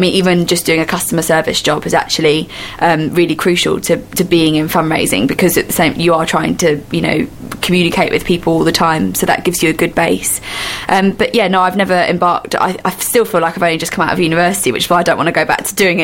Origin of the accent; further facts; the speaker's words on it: Scotland, United Kingdom; I took highers because I grew up in Scotland, which is the sort of A-level equivalent. Grew up in Scotland